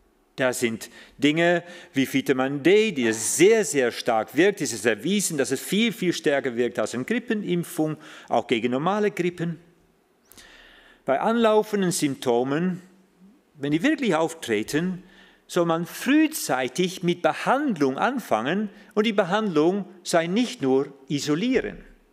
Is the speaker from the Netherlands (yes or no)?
yes; Netherlands; German is a second language; moved away; Ich bin ja Holländer, so ich habe es nicht so von meiner Kindheit an mit den Bergen